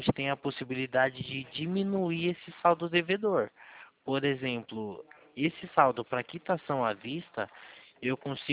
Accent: Valinhos, São Paulo, Brazil; Eu sou aqui de Valinhos.

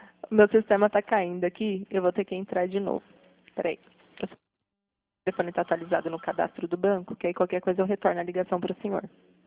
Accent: São Paulo, Brazil; eu sou da região de São Paulo.

